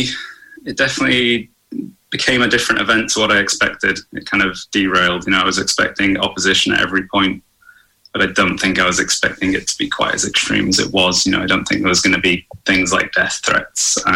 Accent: London, United Kingdom; they knew I came from London

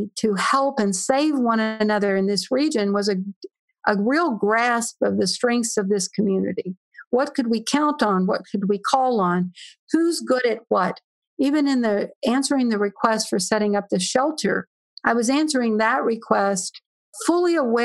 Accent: Louisiana, United States; I started with hurricanes and being Cajun. We grew up with hurricanes.

